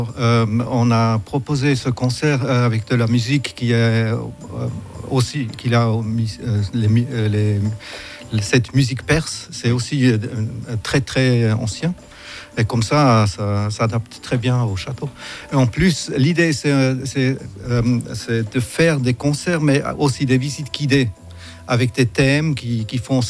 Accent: Switzerland; now in France; Je viens de la Suisse et on a acheté ce château avant 5 ans. Depuis 5 ans, on est là.

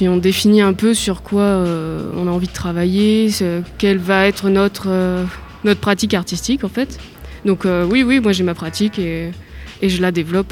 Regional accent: Saint-Nazaire, Pays de la Loire, France; now in Limoges, France; Je suis de Saint-Nazaire, à côté de Nantes.

